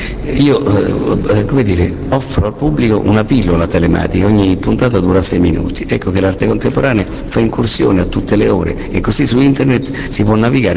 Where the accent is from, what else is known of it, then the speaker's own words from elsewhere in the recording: Naples, Campania, Italy; Io, che sono un incursore, sono napoletano